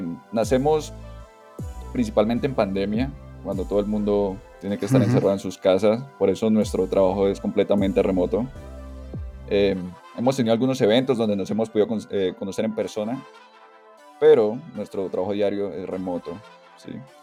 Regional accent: Florencia, Caquetá, Colombia; now in Bogotá, Colombia; Yo soy de Florencia, Caquetá, pero estoy radicado completamente en Bogotá, Colombia, y llevo aquí ya bastantes años.

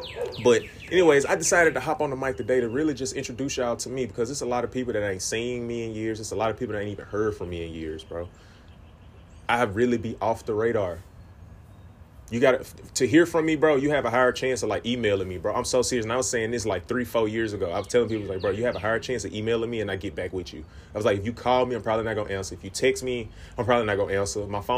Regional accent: Greenville, United States; moved away as an adult; When I was around like 19, 20 years old, I was born and raised in Greenville, but I left Greenville around that age time.

